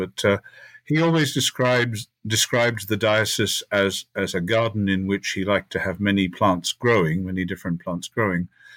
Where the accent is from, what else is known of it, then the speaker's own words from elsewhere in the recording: Australia; moved away as an adult; now in England; So I'm an Australian, in fact, though have spent many, many years in England and very happily so. About myself, I grew up in Australia, went to the Diocesan Seminary there, then came to England to teach and to study